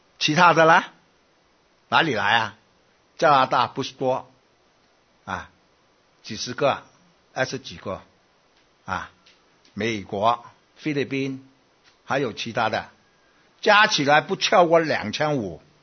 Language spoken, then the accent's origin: Chinese; Guangdong, China; 我们广东省都多了他了是吗？